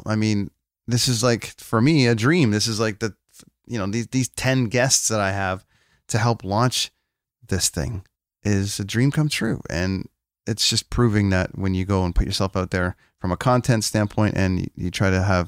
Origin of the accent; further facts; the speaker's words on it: Canada; I'm a guy from Canada with a coffee podcast.